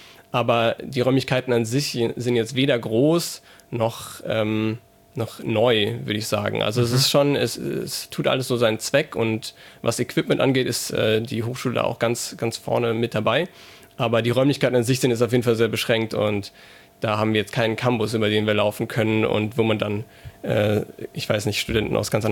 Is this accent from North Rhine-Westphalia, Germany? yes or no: no; Saarbrücken, Saarland, Germany; Aber in Saarbrücken zum Beispiel, wo ich herkomme